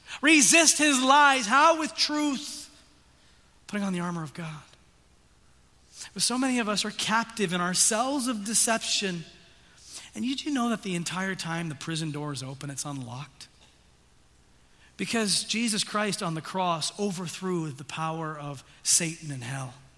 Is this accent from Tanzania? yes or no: yes; Tanzania; now in United States; Many of you know I grew up in Tanzania, East Africa as an MK. It's my home.